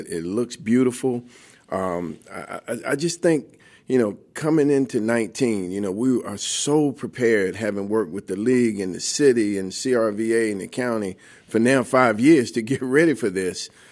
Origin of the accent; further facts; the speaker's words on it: Greensboro, North Carolina, United States; outbook my hometown of Greensboro